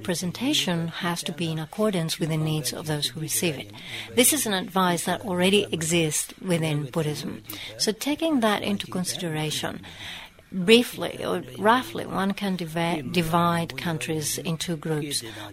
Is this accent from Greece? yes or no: yes; Greece; English is a second language; I come from Greece